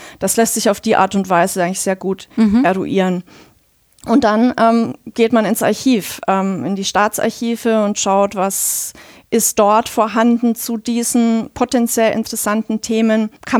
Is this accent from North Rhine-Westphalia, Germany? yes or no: no; Bavaria, Germany; Ich komme auch selber aus Bayern.